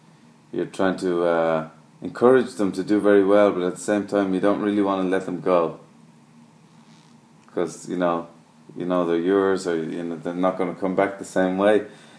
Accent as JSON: {"language": "English", "town": "Dublin", "region": "Leinster", "country": "Ireland", "tie": "born or raised there", "also_born_or_lived": "Australia", "said": "I'm from Dublin originally, and which is the capital city on the east coast of Ireland, as if, for anyone who doesn't know. But I grew up there until I was about 10"}